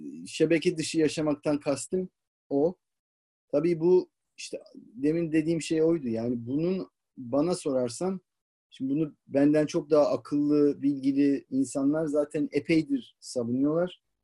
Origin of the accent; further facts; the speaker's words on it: Istanbul, Turkey; Ama ben de tabii ki şehirde doğdum, büyüdüm. İstanbul çocuğuyum. Köyde büyümedim yani.